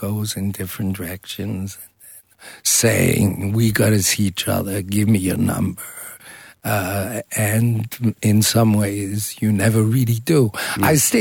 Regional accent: Switzerland; also born or lived in United States; I was born in the States. I was raised in Switzerland and many different places.

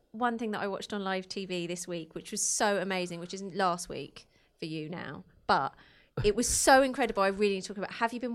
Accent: Luton, East of England, United Kingdom; Not only is this based in my hometown of Luton, Bedfordshire.

